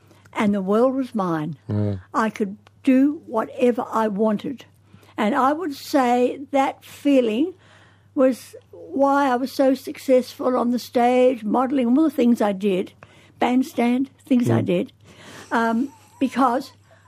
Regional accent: New Zealand; Well, when I was 3 and a half, we went to New Zealand. My father was to build a battery factory for Exide, and war broke out and we couldn't come back. So I was there, I was educated in New Zealand.

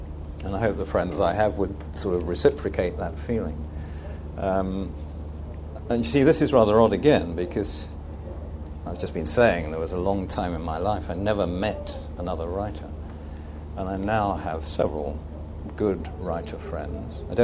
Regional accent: South Croydon, London, United Kingdom; I was a boy from South Croydon.

